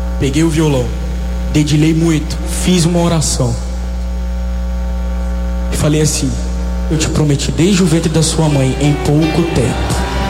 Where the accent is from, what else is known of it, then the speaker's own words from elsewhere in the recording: Goiânia, Goiás, Brazil; Eu sou de Goiânia, Goiás.